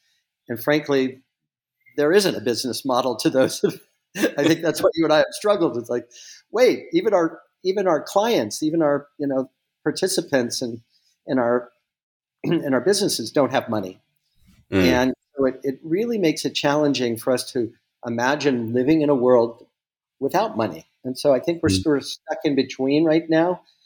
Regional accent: Los Angeles, California, United States; I grew up mostly in Los Angeles, and I was around the entertainment industry

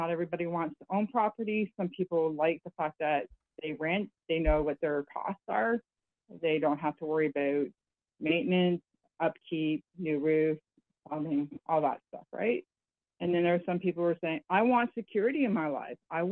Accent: Ontario, Canada; I come from Ontario.

